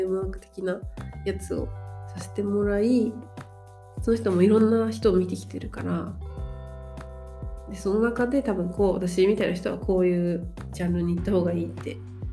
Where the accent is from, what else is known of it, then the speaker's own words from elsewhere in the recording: Tokyo, Japan; 私たち地元東京じゃないですか、